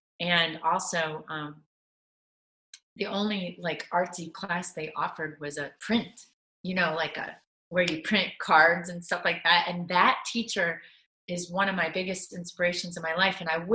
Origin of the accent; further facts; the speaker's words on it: Jacksonville, Florida, United States; also born or lived in Tennessee; So I was born in Tennessee. 2 weeks after I was born, we moved to Florida, Jacksonville. My dad was in the Navy, and I did move around a lot as a child. The most I've lived anywhere is Florida.